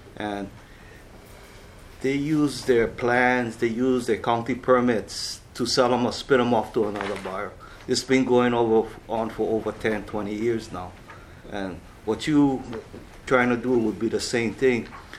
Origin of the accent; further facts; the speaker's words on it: Kauai, Hawaii, United States; You know, I'm from Kauai.